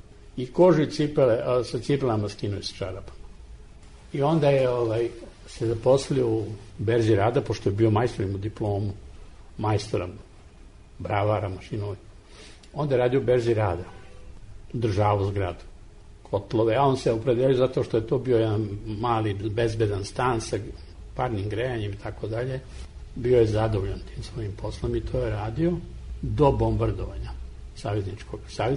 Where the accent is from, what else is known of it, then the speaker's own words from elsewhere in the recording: Belgrade, Serbia; born there; Ja sam projektovan u Zagrebu, a rođen sam u Beogradu.